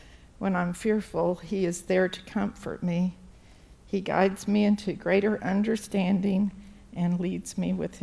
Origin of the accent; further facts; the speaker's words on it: Oklahoma, United States; born there; I was born in Oklahoma and into a family where I'm kind of nervous.